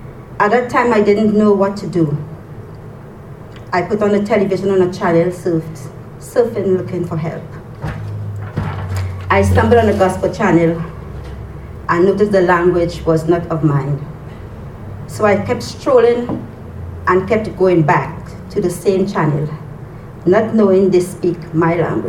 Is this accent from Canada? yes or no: no; Trinidad & Tobago; I am from Trinidad and Tobago. As a kid, I grew up in Catholic faith.